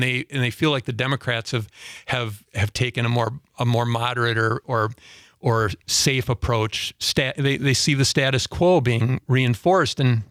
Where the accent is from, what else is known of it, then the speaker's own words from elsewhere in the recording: United States; growing up in Clark County, people were more socially conservative then than they are now.